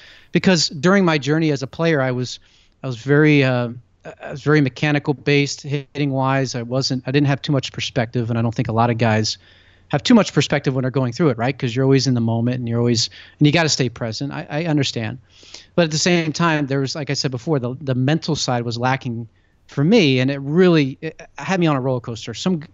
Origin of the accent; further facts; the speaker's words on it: Pennsylvania, United States; And growing up outside of Philadelphia and in the Northeast, hockey, ice hockey, and you guys out in Chicago know this, it's a winter sport and it's pretty big.